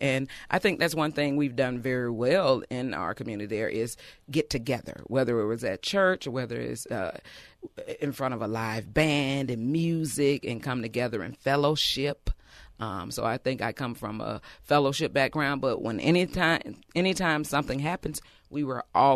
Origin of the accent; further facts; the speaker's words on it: Montgomery, Alabama, United States; I'm from Montgomery, Alabama, you know, the birthplace of the civil rights movement, cradle of the Confederacy.